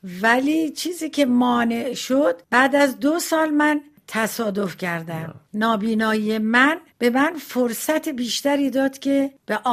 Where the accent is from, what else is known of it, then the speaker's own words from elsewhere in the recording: Tehran, Tehran Province, Iran; من بچگیم در تهران گذروندم، در بازارچه معیر دوله که خیلی دوست دارم، گاهی وقت سر میزنم به اونجا.